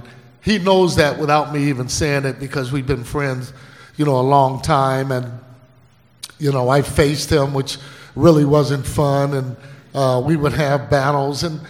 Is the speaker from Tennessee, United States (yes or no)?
no; Los Angeles, California, United States; Growing up in Los Angeles and coming up with the Giants